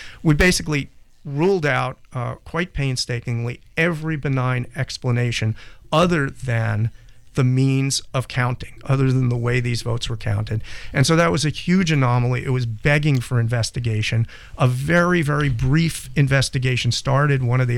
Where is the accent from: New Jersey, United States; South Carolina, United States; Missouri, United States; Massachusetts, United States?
Massachusetts, United States; We had a big one in Massachusetts, my home state, in 2010